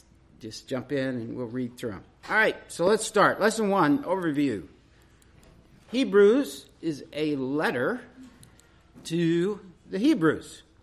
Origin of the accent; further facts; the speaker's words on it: Idaho, United States; also born or lived in Knoxville, Tennessee; We moved here about 2 years ago from Knoxville, Tennessee, but we are originally from Idaho, so this was moving home, and have grandkids in Boise.